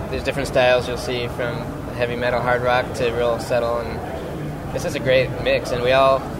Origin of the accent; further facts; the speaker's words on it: San Francisco, California, United States; I'm from San Francisco.